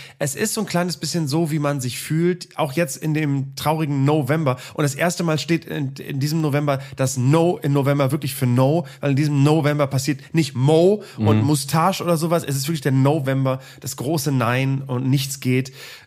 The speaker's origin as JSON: {"language": "German", "region": "Northern Germany", "country": "Germany", "also_born_or_lived": "Cologne", "said": "so viel Fröhlichkeit als Norddeutscher."}